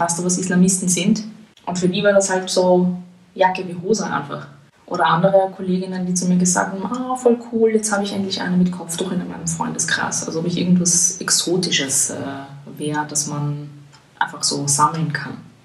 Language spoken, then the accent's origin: German; Vienna, Austria; now in Berlin, Germany; bei uns in Wien